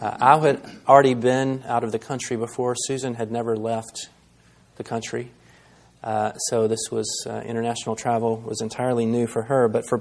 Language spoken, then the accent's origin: English; Roanoke, Virginia, United States; We grew up in and around Roanoke, as most of you know